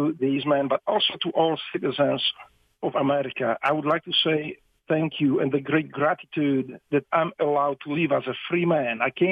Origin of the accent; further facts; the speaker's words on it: United States; I'm saying we because I am American. I am not something American. I am not hyphen American. I am an American and proud.